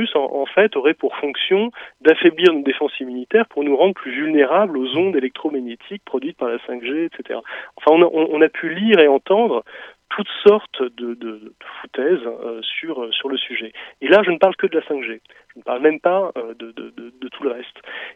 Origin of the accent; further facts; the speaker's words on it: France; Et chez nous, en France, c'est 26%.